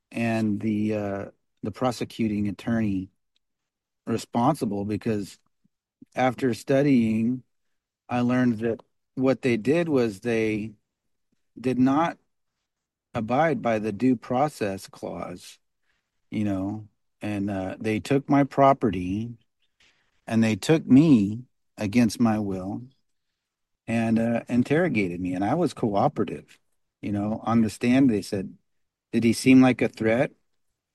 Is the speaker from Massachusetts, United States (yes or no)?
no; Kokomo, Indiana, United States; from Kokomo. I'm not anybody.